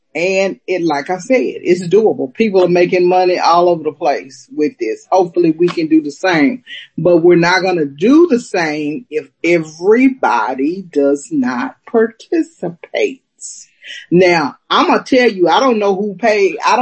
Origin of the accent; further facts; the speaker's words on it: West Coast, United States; now in Texas, United States; I come from the West Coast. We pay money for everything.